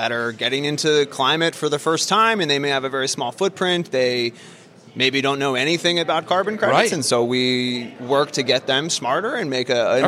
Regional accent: Birmingham, Alabama, United States; But I am from Birmingham, so Roll Tide, roll, baby.

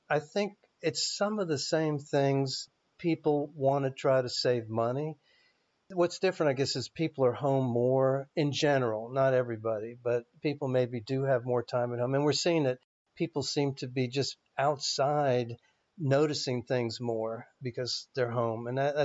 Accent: Queens, New York, United States; accent: Queens; Yeah, you hear that heavy Queens accent that I have, for sure.

